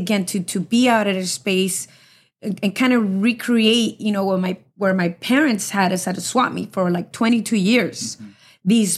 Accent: City Terrace, California, United States; I grew up here in City Terrace. I still live here. I work here.

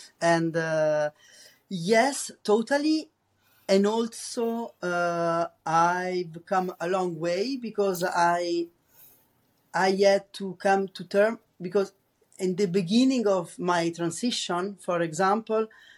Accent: Rome, Lazio, Italy; English is a second language; especially maybe we are from Rome. And so we are like, oh, whatever, this is whatever.

